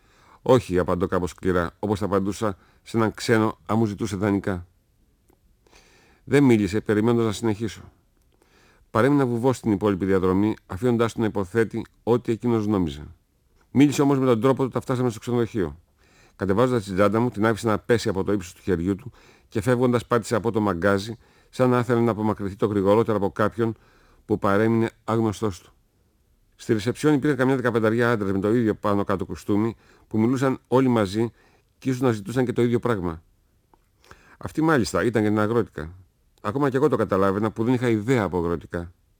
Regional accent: Thessaloniki, Central Macedonia, Greece; είμαι από τη Θεσσαλονίκη, γεννημένος εδώ

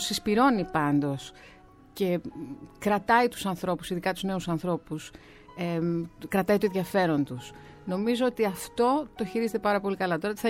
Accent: Greece; also born or lived in London

